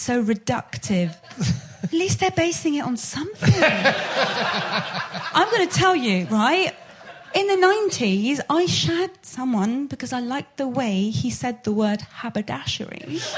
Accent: United Kingdom; mostly I'm like, I'm as British as the rest of you, but when it comes to the Irish, I'm like, yeah, you lot fuck them up.

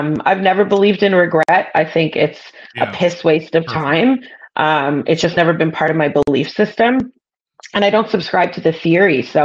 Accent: Thornhill, Ontario, Canada; I grew up in Thornhill when Thornhill was farmland, so it was very, very different.

